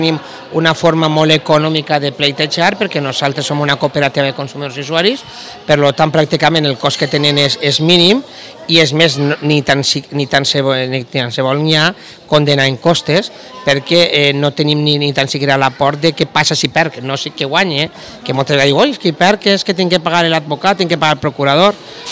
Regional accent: Borriana, Valencian Community, Spain; jo soc de Borriana, tinc la meva pare de Vila-real, i me repartis que entre Borriana i Vila-real.

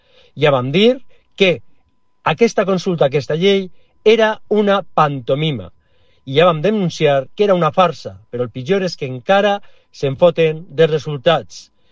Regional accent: Valencian Community, Spain; no atacar la llengua que ens identifica com a valencians i valencianes

